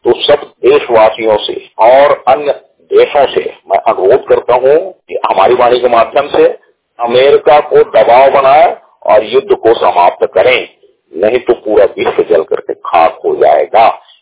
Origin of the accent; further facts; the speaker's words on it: Parbholi, Chhattisgarh, India; में नगर पंचायत परभोली सिलदेवकर जिला बेमेतरा छत्तीसगढ़ का निवासी हूँ।